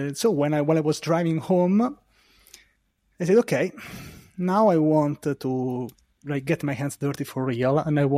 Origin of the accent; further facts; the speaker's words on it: Rome, Lazio, Italy; developer advocate at DailyDev. I'm from Rome, Italy.